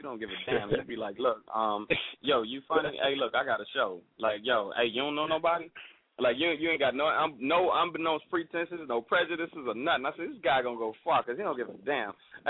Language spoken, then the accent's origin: English; Miami, Florida, United States; also born or lived in Chicago; but I was raised in Miami, born in Chicago